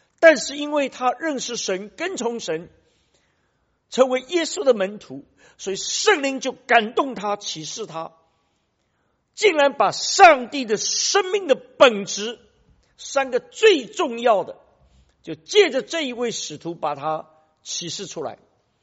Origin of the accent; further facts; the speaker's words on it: China; 那这我们中国人常常也搞不清楚